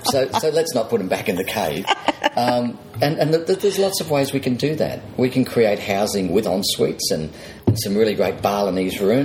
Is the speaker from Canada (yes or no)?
no; Queensland, Australia; quickly moved to Queensland, my hometown, and spent 31 years